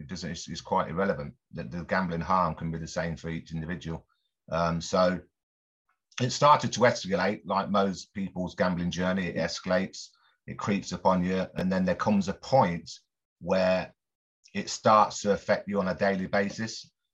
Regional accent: Coventry, West Midlands, United Kingdom; now in London, United Kingdom; I come from Coventry to London. I was a bit shy, etc.

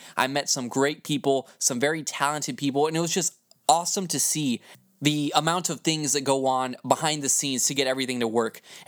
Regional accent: Texas, United States; I'm from Texas, and I'm used to the heat, but I'm used to more of a dry heat.

